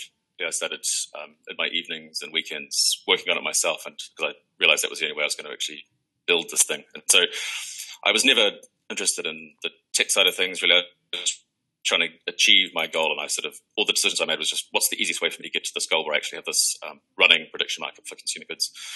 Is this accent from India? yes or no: no; New Zealand; which is, it's just strange because I'm actually from New Zealand.